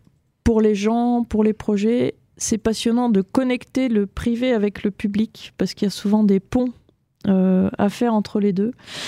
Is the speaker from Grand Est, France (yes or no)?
yes; Grand Est, France; also born or lived in Laxou; Mes parents sont tous les deux originaires de la Meuse. Ont fait leurs études à Nancy. Je suis née à Laxou et ensuite j'ai grandi près de Verdun.